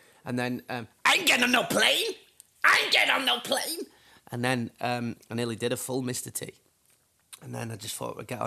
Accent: United Kingdom; I'm so Brit abroad, it's unreal, isn't it?

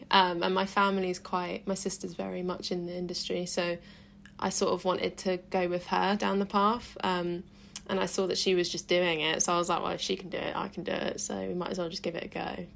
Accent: East of England, United Kingdom; I literally went straight from sixth form in my hometown in Suffolk

